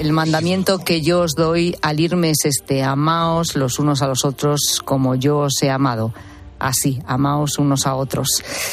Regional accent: Zamora, Castile and León, Spain; De mi tierra, de Zamora. Zamora.

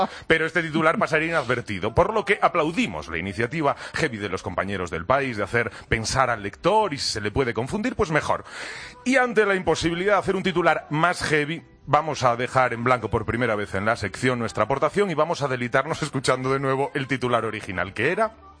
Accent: Mieres, Asturias, Spain; Que yo soy de Mieres.

